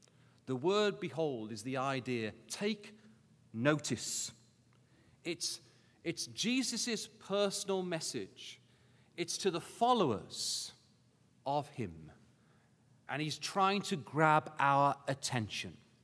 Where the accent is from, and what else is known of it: England, United Kingdom